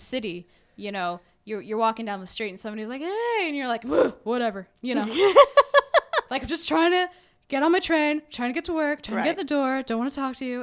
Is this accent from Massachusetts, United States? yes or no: yes; Massachusetts, United States; before I came to Trenton, I didn't have any preconceived notions about it because I was from Massachusetts.